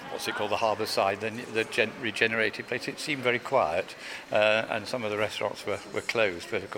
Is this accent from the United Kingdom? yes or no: yes; East Midlands, United Kingdom; England, yeah, just south of Derby.